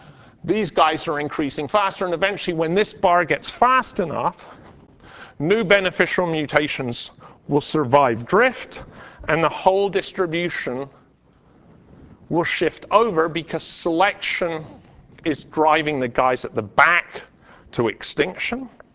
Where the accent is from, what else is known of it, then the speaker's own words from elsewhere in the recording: United Kingdom; I grew up in Britain and the British don't like this